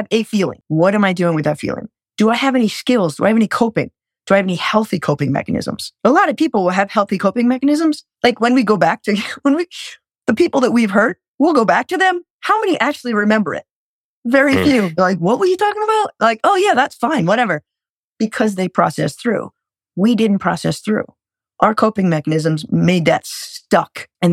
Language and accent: English; Rhode Island, United States; I'm from Rhode Island. You could probably tell that. I probably should have mentioned, if you don't understand me, put an R or two in there. It'll make way more sense. We don't use them where I'm from. Rhode Island is the ocean.